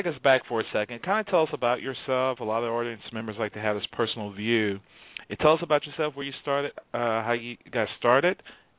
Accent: Houston, Texas, United States; I'm from Houston. We go to Galveston all the time.

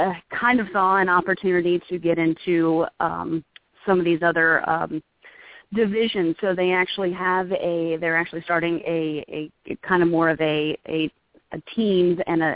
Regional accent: Atlanta, Georgia, United States; will be at Wizard World Atlanta and booth 330. And because it's kind of my home area and my hometown

